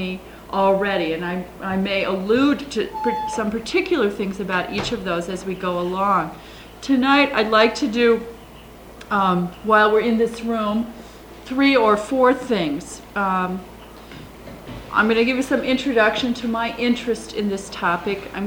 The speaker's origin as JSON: {"language": "English", "town": "Ames", "region": "Iowa", "country": "United States", "tie": "born or raised there", "also_born_or_lived": "Minneapolis, United States", "lives_now": "Northfield, United States", "said": "I grew up in St. Andrew's Lutheran Church in Ames, Iowa. Was for a number of years a member of Trinity Congregation in Cedar Riverside neighborhood of Minneapolis, and I now belong to St. John's Lutheran in Northfield, Minnesota."}